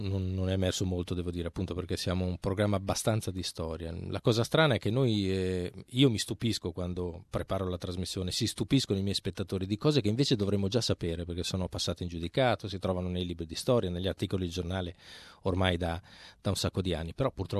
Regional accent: Bologna, Emilia-Romagna, Italy; Sono scrittore, sono bolognese, passo sempre dalla mia stazione

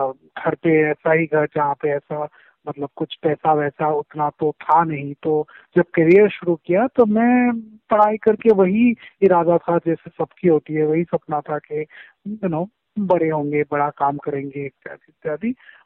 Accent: Kolkata, West Bengal, India; also born or lived in Mumbai; कोलकाता मेरा शहर है जहाँ पे मैं पला बड़ा हूँ, और फिर मैं बॉम्बे में भी स्थित हूँ, और इन दोनों के बीच में काफी ट्रैवल भी करता रहता हूँ

